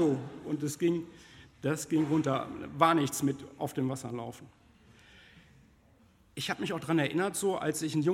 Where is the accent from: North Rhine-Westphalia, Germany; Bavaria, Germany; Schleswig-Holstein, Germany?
North Rhine-Westphalia, Germany; Also ich bin Ostwestfale, ne? Also verrückt sein ist nicht so unser Ding eigentlich, ne? So, wir sind da eher so bodenständig.